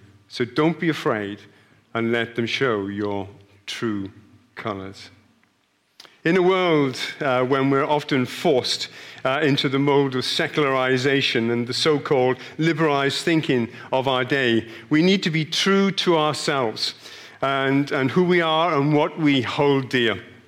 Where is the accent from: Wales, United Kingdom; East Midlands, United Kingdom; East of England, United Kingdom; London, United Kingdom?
Wales, United Kingdom; Bridgend; As we crossed through Bridgend, my hometown, then a strange event happened on the train.